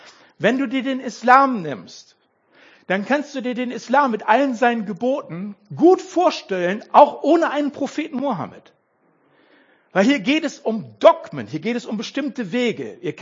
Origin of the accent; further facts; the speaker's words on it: Mülheim an der Ruhr, North Rhine-Westphalia, Germany; Ich bin ja im Ruhrpott aufgewachsen. In Mülheim an der Ruhr.